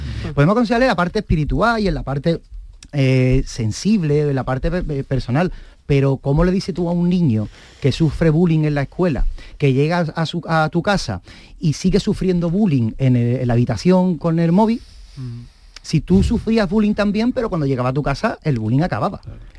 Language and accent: Spanish; Cádiz, Andalusia, Spain; nosotros, que somos gaditanos, tenemos esa suerte de habernos criado, que siempre lo hablamos y siempre no, porque nos criamos en el mundo del carnaval